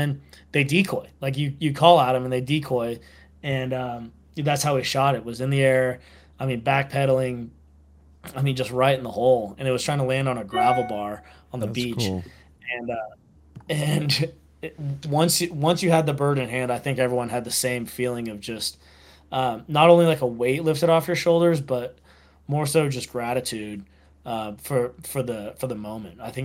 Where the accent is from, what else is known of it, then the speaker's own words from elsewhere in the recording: California, United States; I'm from California. I've seen plenty of widgeon.